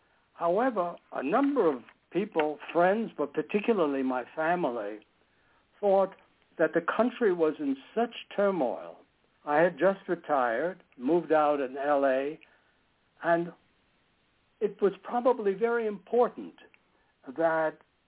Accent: New York, United States; I grew up in New York, so I knew who he was

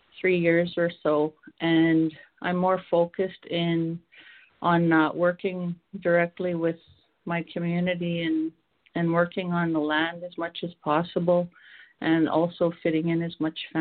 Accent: Manitoba, Canada; I'm currently in my early 50s. I'm from Manitoba in Canada. I'm Indigenous to Manitoba. I was born here. I've lived here all my life. I love it here.

